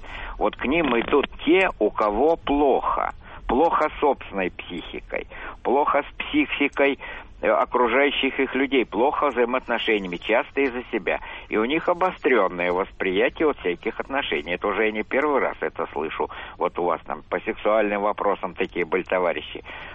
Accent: Moscow, Russia; я из Москвы, и представитель, как говорится, старшего поколения.

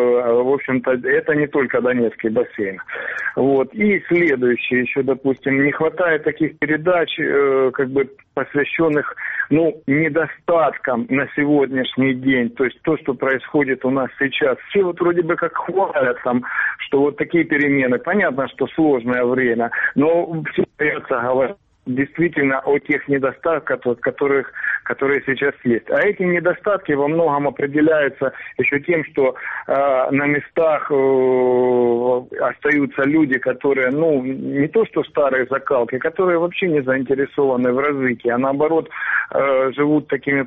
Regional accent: Sievierodonetsk, Luhansk Oblast, Ukraine; я из города Северодонецка.

